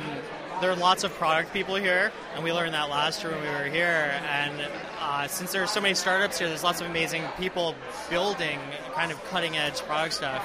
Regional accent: New York, United States; I'm from New York, grew up in New York, went to school in New York, and actually I wouldn't go back and change it.

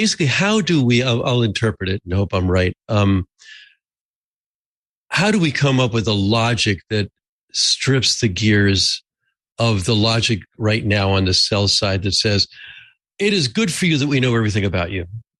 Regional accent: New Jersey, United States; I'm from New Jersey. I'm sorry.

